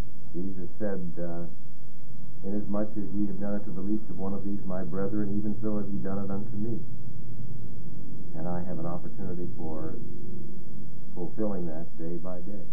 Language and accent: English; St. Louis, Missouri, United States; born there; Well, I was born here in St. Louis.